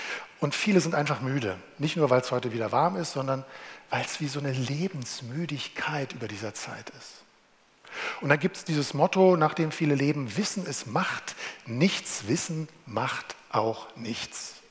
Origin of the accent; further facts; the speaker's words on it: Berlin, Germany; Also ich komme zwar aus Berlin, war, aber ich kann nicht so toll Berlinern wie der Hertha-Fan.